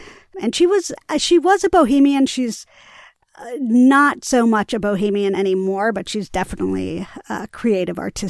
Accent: New York City, New York, United States; I grew up in Greenwich Village on McDougal Street between Bleecker and Houston in a secret garden called the McDougal Sullivan Gardens.

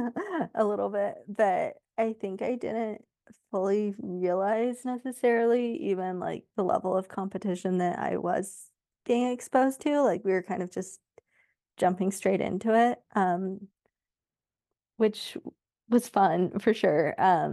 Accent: Sacramento, California, United States; So I grew up like in the Sacramento area in California. My parents are still out there.

